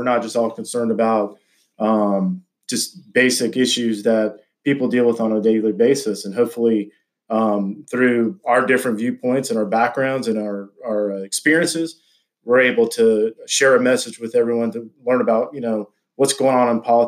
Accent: Atlanta, Georgia, United States; I'm someone that's born and raised in Atlanta, Georgia. Conservative. My background is Puerto Rican. My father is from Ponce, Puerto Rico, moved here after living in Puerto Rico for many years.

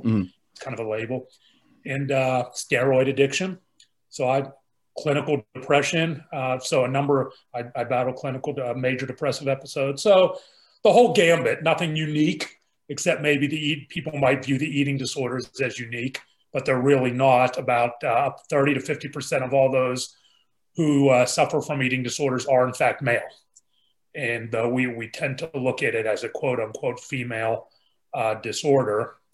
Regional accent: Pittsburgh, Pennsylvania, United States; now in Dallas, United States; I live in Dallas, Texas, non-practicing lawyer. I no longer practice. I grew up in Pittsburgh, PA.

